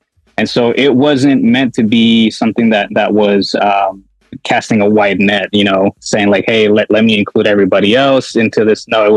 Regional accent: Oceanside, California, United States; I'm based out of San Diego County, so I grew up in Oceanside.

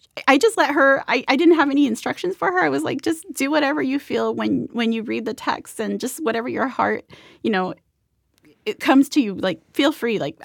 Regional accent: National City, California, United States; So I am from National City, and, you know, we're like 7 miles from the border. And I grew up and I still speak English and Spanish to this day.

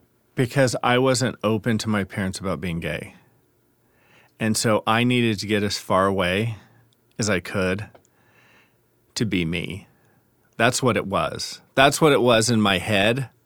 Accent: New York City, New York, United States; My growing up in New York was good. I had great family life. We lived in a section of the Bronx that was very Italian. My family's very culturally Catholic, is what I always said.

